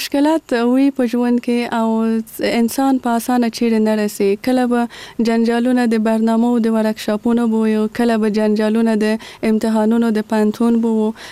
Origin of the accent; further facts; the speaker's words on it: Kabul, Afghanistan; زه په کابل کې زیږیدلې یم او دلته مې ژوند کړی.